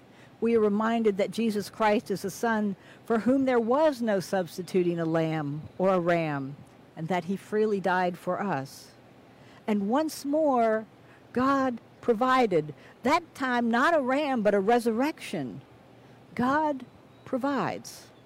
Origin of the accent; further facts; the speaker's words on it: Maryland, United States; I remember going to see the fireworks when I was growing up near Cabin John Park